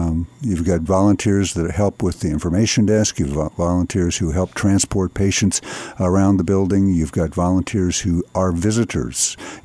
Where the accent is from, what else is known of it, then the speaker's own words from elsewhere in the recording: Utah, United States; also born or lived in Colorado; I grew up in Utah, went to school in Colorado.